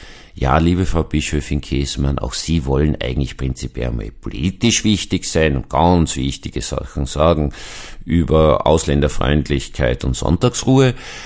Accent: Vienna, Austria; Als Wiener, als jemand, der auch ganz stark von der Psychotherapie herkommt

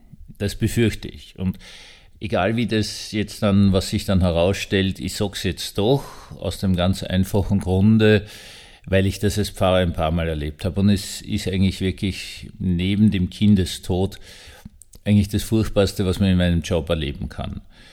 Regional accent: Austria; Sie wissen ja, ich bin Österreicher.

